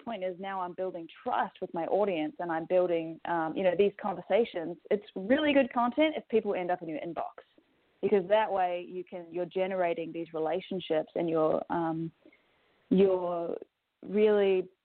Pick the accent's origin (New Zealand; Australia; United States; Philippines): New Zealand; I wrote a post about how I grew up in New Zealand fishing with my dad.